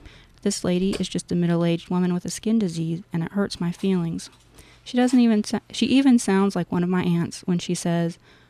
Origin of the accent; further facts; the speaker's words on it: Tennessee, United States; also born or lived in North Carolina; So I was like halfway crystallized as being from North Carolina and, you know, growing up in Tennessee and then not.